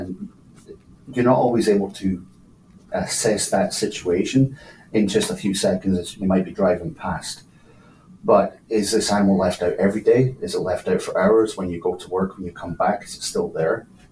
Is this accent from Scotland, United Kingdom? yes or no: yes; Edinburgh, Scotland, United Kingdom; moved away as an adult; also born or lived in Edmonton, Canada; now in Canada; I'm originally from Edinburgh in Scotland, in the UK. I moved to Canada in 2006 in Edmonton